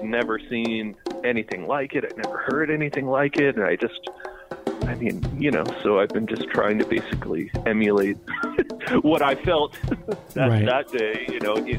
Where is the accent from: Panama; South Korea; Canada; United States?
Canada; Ontario; moved away as an adult; Yeah, like I grew up around here in Ontario, went to school here.